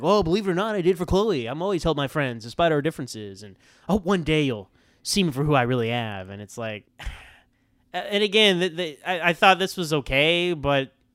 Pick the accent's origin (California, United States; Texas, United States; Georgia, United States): Texas, United States; I use that a lot because Data is my favorite character in Next Gen, and I'm from Texas.